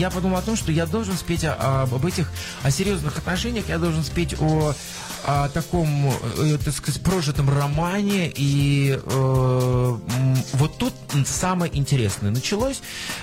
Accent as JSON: {"language": "Russian", "town": "Tomsk", "region": "Tomsk Oblast", "country": "Russia", "tie": "born or raised there", "said": "это будет Кемерово, Томск, практически мой родной город"}